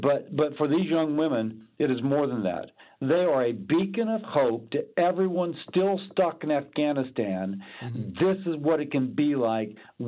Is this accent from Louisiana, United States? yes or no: yes; Louisiana, United States; And for me, I'm from Louisiana. I mean, New Orleans, great musical tradition.